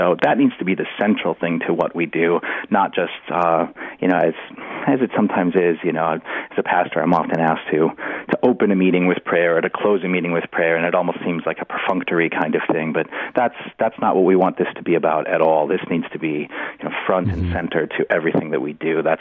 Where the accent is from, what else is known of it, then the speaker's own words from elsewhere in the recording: Midwest, United States; here in the nation's capital, where I'm from the Midwest, and many of our people are there.